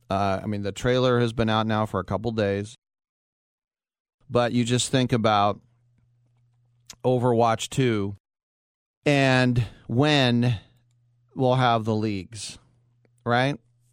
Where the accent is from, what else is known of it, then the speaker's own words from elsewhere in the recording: Berkeley, California, United States; Now, I'm from Berkeley, California, and I can tell you some people very passionately believe in a cause